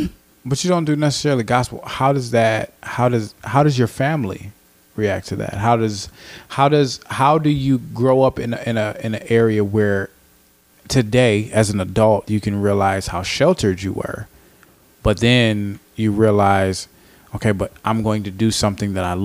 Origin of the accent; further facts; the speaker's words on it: Cleveland, Ohio, United States; because I'm from Cleveland. I'm not from the Bronx.